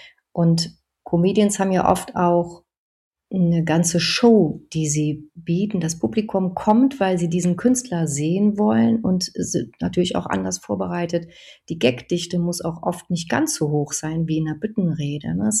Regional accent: Cologne, North Rhine-Westphalia, Germany; ich bin ja in der Südstadt groß geworden

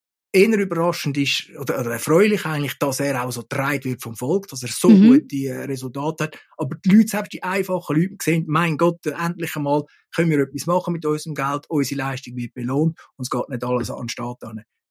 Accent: Graubünden, Switzerland; Ich meine, ich bin ja selber Bündner

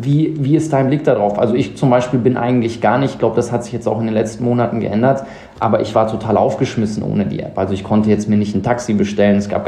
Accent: South Africa; now in Munich, Germany; Ich bin in Südafrika groß geworden, 6 Jahre da gelebt

